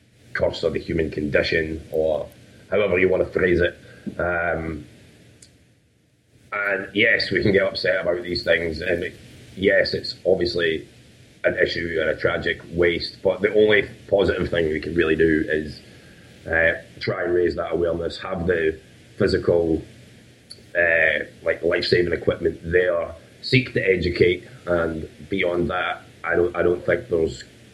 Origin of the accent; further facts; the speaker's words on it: Alyth, Scotland, United Kingdom; Michael and I grew up in Aileth, East Highland, Perthshire